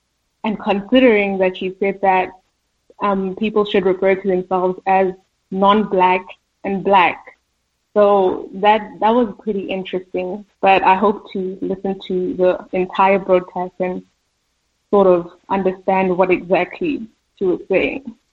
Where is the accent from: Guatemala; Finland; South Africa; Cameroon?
South Africa; now in Pennsylvania, United States; I am a South African living in Pennsylvania